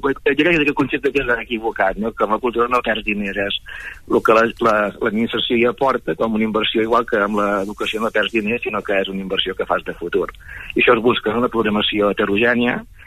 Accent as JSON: {"language": "Catalan", "town": "Palafrugell", "region": "Catalonia", "country": "Spain", "lives_now": "Torroella de Montgrí, Spain", "said": "soc de Palafrugell, que fa anys que soc visc a Torroella, i que m'he de tornar cap al Baix Ter a viure."}